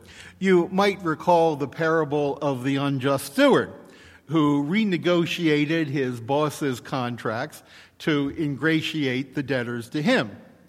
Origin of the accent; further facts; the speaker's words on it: Maryland, United States; that became my home state of Maryland.